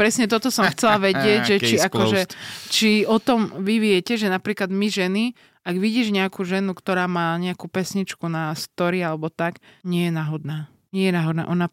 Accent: Slovakia; čo som odišla zo severu, vyrastala som na dedine

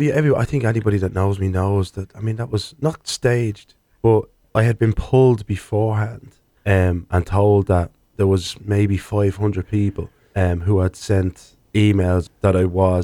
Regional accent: Drimnagh, Leinster, Ireland; I went to Morden Road, Drimna, Our Lady of Mercy. This is where I learned to speak like this.

